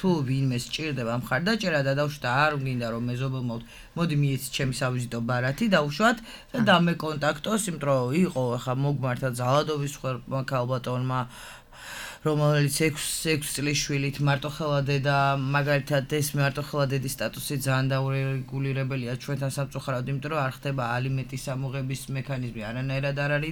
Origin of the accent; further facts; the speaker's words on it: Tbilisi, Georgia; მე კი თბილისში დავიბადე, გავიზარდე და ცენტრალურ ქუჩაზე ვცხოვრობდი